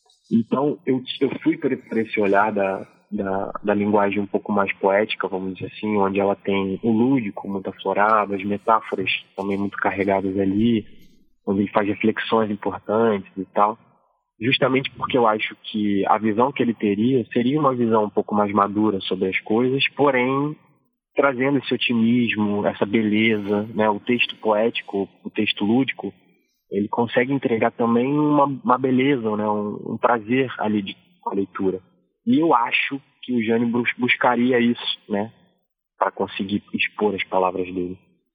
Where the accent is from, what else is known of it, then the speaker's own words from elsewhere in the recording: Rio de Janeiro, Brazil; eu também sou daqui do Rio de Janeiro, eu também sou de cidade grande, né? Não sou do interior, mas a minha família, por parte de mãe e de pai, vieram aqui para o Rio de Janeiro em busca de melhores oportunidades, né? Parte da família da minha mãe veio da Paraíba